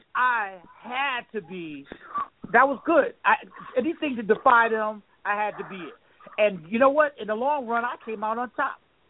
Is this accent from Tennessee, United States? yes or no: no; Queens, New York, United States; I'm one of those guys that, like you, Hot Rod, is I'm from Queens, New York.